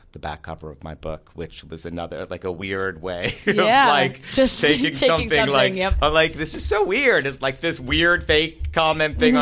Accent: Queens, New York, United States; So I started writing these essays about my, like, childhood in Queens. I'm from New York, and then my young adulthood in Manhattan when I was working all my survival jobs

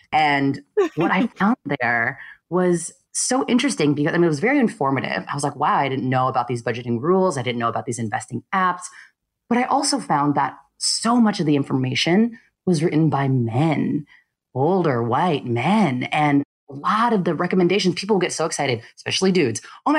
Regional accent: United States; I'm the Filipino American daughter of immigrants who both, neither of them work in finance.

